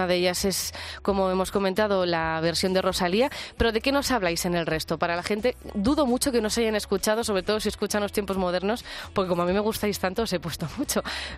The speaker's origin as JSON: {"language": "Spanish", "town": "Pamplona", "region": "Navarre", "country": "Spain", "said": "Yo soy fan de … que como soy de Pamplona"}